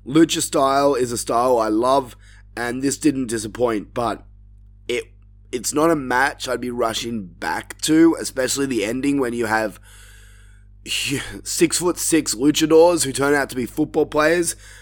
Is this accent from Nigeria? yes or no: no; Australia; obviously Grayson Waller being from my home country and my home city, this was a great moment.